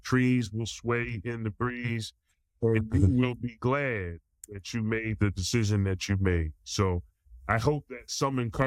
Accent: Philadelphia, Pennsylvania, United States; moved away as an adult; now in Walla Walla, United States; I mean, I'm from Philadelphia. And when I moved to Walla Walla, Washington, I moved from the Philadelphia area. I left my home, my friends, my family.

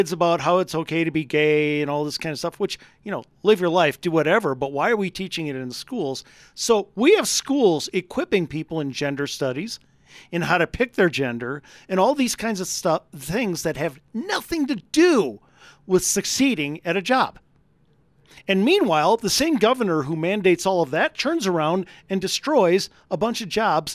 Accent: Wisconsin, United States; Hey, I'm from Wisconsin.

